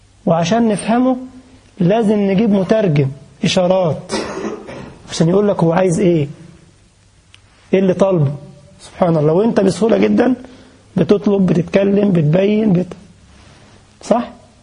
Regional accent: Egypt; أنا أعرف ناس عندنا في مصر بيصلوا الجمعة كل جمعة في الحرم المكي

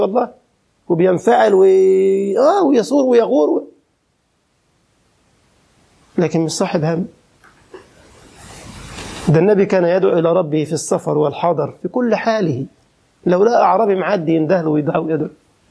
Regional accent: Egypt; ده بعضهم عندنا في مصر يشترط.

